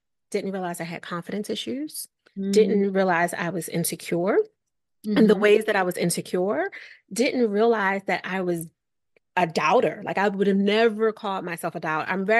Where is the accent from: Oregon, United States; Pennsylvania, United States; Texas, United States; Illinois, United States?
Pennsylvania, United States; Philadelphia; I'm from Philadelphia. Excuse you.